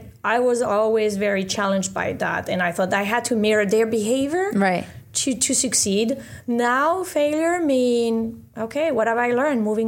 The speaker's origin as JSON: {"language": "English", "country": "France", "moved": "yes", "lives_now": "Caribbean", "said": "I moved away from France 6,000 miles. I thought it was a good distance straight to the Caribbean."}